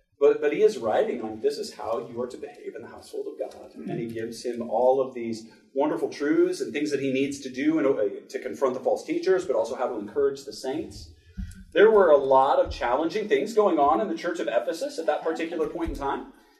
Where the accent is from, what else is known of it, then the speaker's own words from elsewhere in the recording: the South, United States; Now, again, I'm from the South